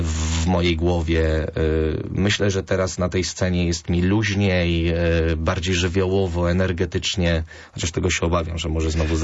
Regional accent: Kalisz, Greater Poland Voivodeship, Poland; Widziałem przez wiele lat, pochodzę z Kalisza, jak to miasto się zmienia.

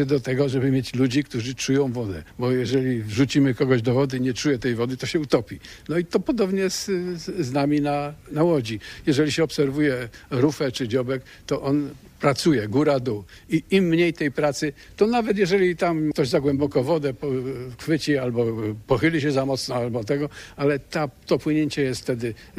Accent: Poznań, Greater Poland Voivodeship, Poland; ale my nie możemy, bo po prostu jesteśmy stąd

